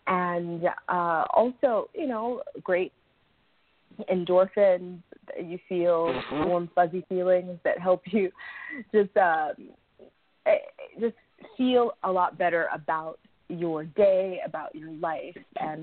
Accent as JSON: {"language": "English", "region": "Florida", "country": "United States", "tie": "born or raised there", "also_born_or_lived": "New York", "said": "So I lived in New York for 12 years, and I moved back to my hometown, South Florida."}